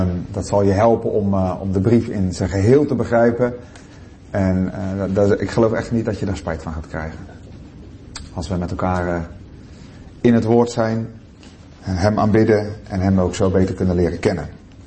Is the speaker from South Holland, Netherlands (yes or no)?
no; Zeeland, Netherlands; Ik ben afkomstig uit Zeeland. Daar heb ik eigenlijk heel mijn jeugd gewoond. En ben daar op mijn 19e ook tot geloof gekomen in de Heer Jezus. Ben kerkelijk opgevoed door ouders die... mij lief hadden en het woord van God lief hadden.